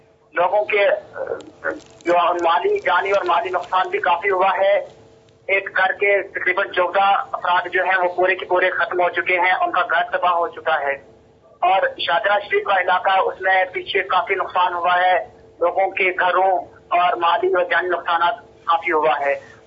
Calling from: Thanamandi, Jammu and Kashmir, India; صبح جموں کے علاقے تھانہ مندی سے بول رہا ہوں.

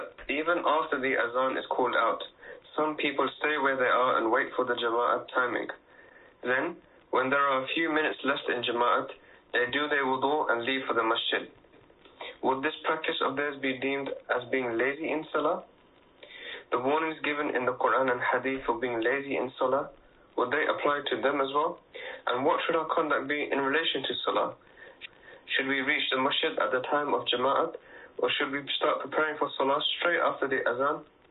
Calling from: London, United Kingdom; I'm calling from London.

